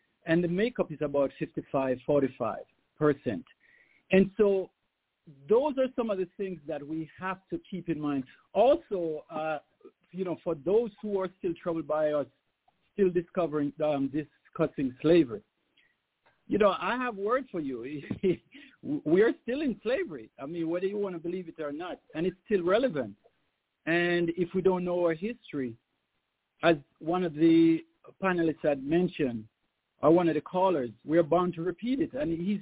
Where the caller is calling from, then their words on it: Atlanta, Georgia, United States; I'm calling from Atlanta.